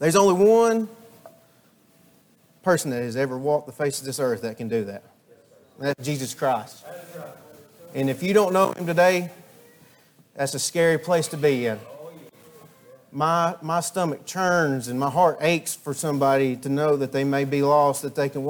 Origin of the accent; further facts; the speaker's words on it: Dahlonega, Georgia, United States; From where I grew up in Cane Creek in Dahlonega. If anybody knows that area or lives in that area, you know my parents. You know they're good, hardworking Christians.